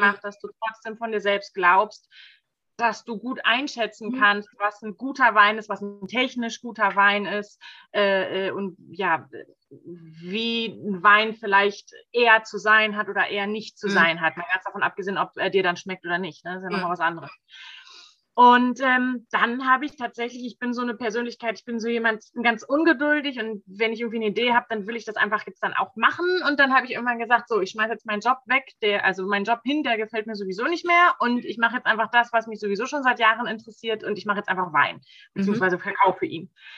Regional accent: Hameln, Lower Saxony, Germany; Ich komme aus Hameln im Norden Deutschlands. Keine Weinregion, keine Winzer um uns herum überall, keine Winzerfamilie.

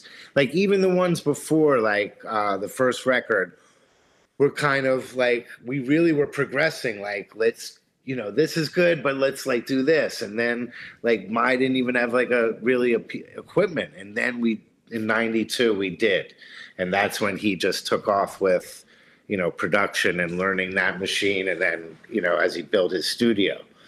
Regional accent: Philadelphia, Pennsylvania, United States; we grew up in Center City. So, you know, people don't know Philly. It's kind of like outskirts and then it's like downtown. Like we grew up downtown.

